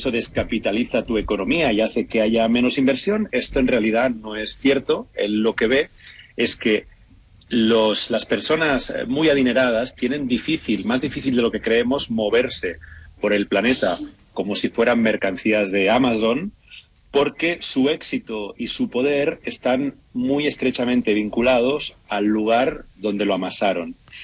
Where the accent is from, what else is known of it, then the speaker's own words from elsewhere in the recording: Catalonia, Spain; catalán, aunque bueno, también tengo nacionalidad argentina. Así que bueno, y con toda mi familia materna en Buenos Aires.